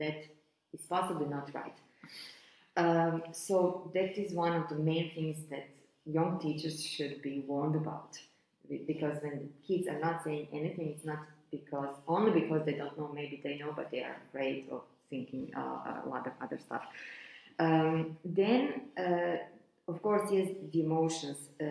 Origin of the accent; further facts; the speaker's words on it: Zagreb, City of Zagreb, Croatia; first language Croatian; English is a second language; we are Croatian speakers. We don't always speak perfect Croatian. First me, because I come from Zagreb, we have this dialect form